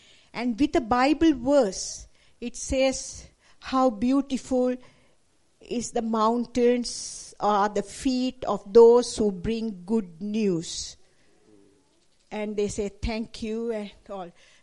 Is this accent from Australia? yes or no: yes; Australia; I said, we are not from USA, we are from Australia.